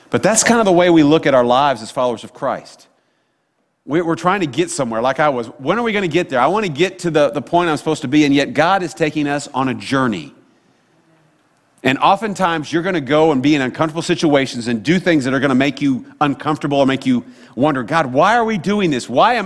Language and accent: English; Sedalia, Missouri, United States; And we've lived in a couple of places growing up, but primarily remember growing up in Sedalia, Missouri